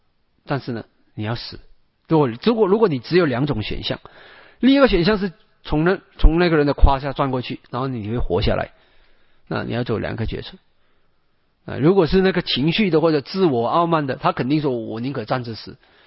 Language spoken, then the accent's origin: Chinese; Malaysia; 所以曾经以前我们马来西亚